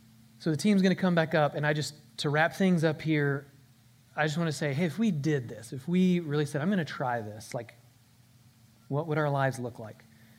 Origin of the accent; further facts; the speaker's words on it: Mineola, United States; Now, I grew up in Mineola, but I think I can read and write and talk pretty good.